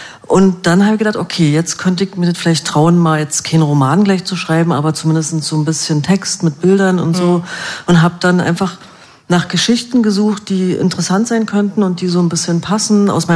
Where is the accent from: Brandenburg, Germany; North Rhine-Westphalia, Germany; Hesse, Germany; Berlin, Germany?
Berlin, Germany; born there; Also ich bin ja nun in Berlin geboren, wie man unschwer hört.